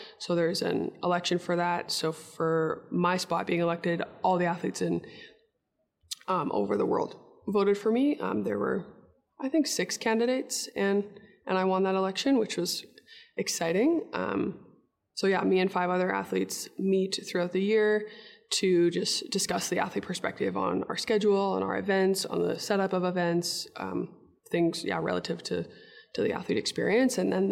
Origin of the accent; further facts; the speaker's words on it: Canada; we're both Canadian